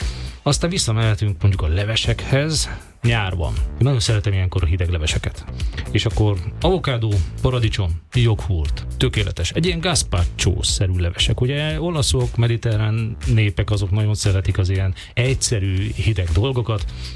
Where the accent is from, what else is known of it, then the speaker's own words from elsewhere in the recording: Szabolcs-Szatmár-Bereg, Hungary; Ezt szabolcsi származású vagyok, tehát Szabolcsországban, ott nagyon-nagyon szerették ezt a fajta levest